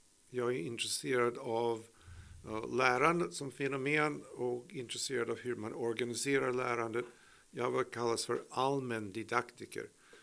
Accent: United States; Swedish is a second language; now in Sweden; Ja, som ni hör, jag har en liten brytning. Jag kommer ursprungligen från USA. Och men bott här hela mitt vuxna liv i över 50 år.

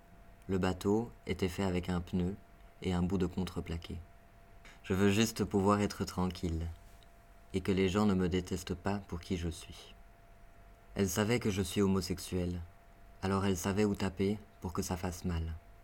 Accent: Somalia; Je viens de Somalie et je suis homosexuel.

